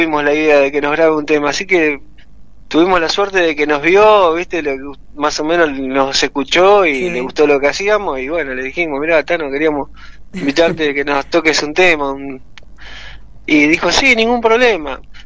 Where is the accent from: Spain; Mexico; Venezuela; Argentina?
Argentina; Monte Grande, Buenos Aires Province; Somos de Monte Grande.